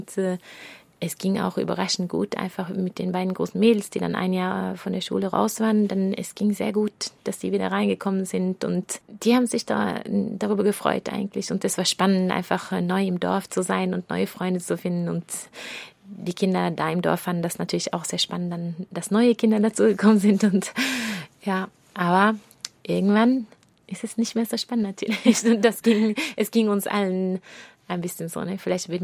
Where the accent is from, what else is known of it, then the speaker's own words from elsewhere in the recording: Norway; German is a second language; weil der Gebiet, wo ich aufgewachsen bin, Norwegen, ist einfach sehr spießig.